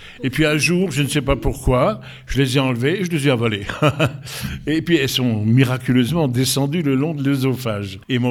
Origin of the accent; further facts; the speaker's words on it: Forbach, Grand Est, France; born there; je suis né dans la cité minière par excellence, dans le bassin Vouillé-Lorrain. Je suis né à Forbach. À Forbach, on dit à Foibach. Non, mais à Forbach, voilà. Mais il y a fort longtemps, hein.